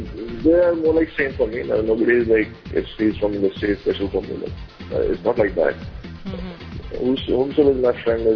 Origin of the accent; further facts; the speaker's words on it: Gwalior, Madhya Pradesh, India; English is a second language; also born or lived in Jagdalpur, India; And I born up in Gwalior. That is in MP, Madhya Pradesh.